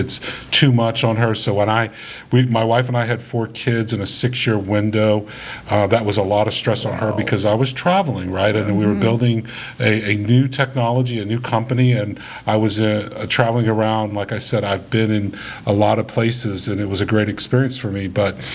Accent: New Orleans, Louisiana, United States; those initial years when I was growing up in New Orleans, I never saw my dad.

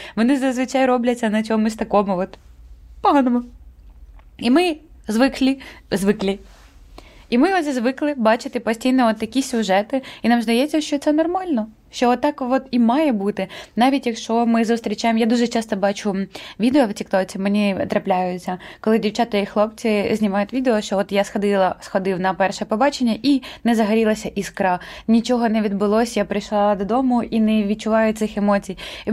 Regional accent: Galicia, Ukraine; moved away; я із Галичини переїхала

